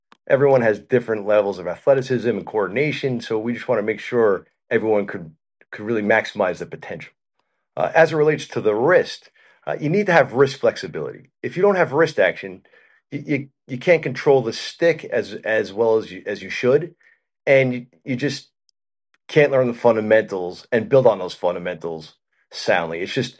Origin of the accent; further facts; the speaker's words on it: Long Island, New York, United States; So I started later than most did in my area. I grew up on Long Island.